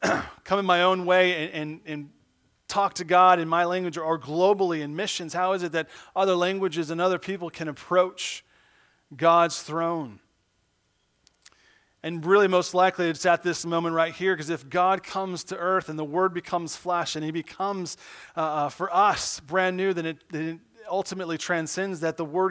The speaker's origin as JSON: {"language": "English", "country": "United States", "said": "I can come as an American and have the same stature"}